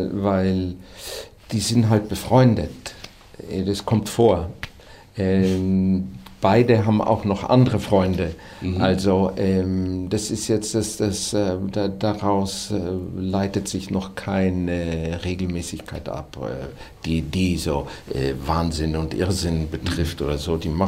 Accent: Austria; ich bin aus Österreich, finden Sie das einfach?

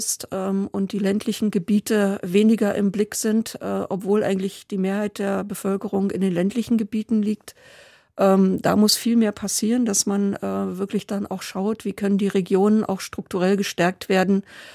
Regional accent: Lusatia, Germany; weil natürlich die Situation in der Lausitz von diesem Braunkohlenabbau in großem Maße strukturell geprägt ist. Was nach 1989 passiert ist, also meine Heimatstadt war eigentlich eine T

